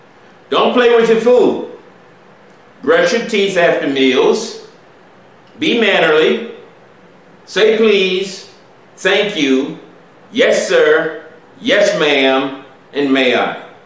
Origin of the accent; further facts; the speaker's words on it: Indiana, United States; the week of Thanksgiving in my home state of Indiana, our home state of Indiana.